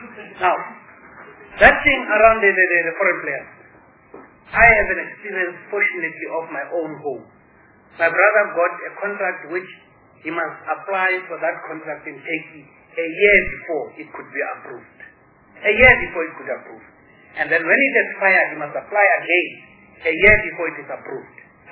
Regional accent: South Africa; I must say, I'm a South African, I must be proud of that.

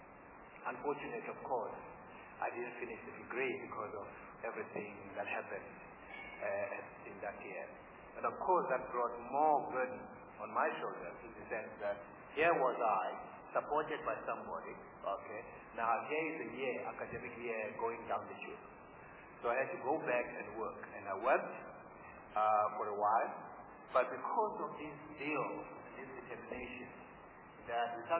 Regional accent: New Brighton, Eastern Cape, South Africa; also born or lived in Port Elizabeth; I was born in Port Elizabeth, grew up in New Brighton.

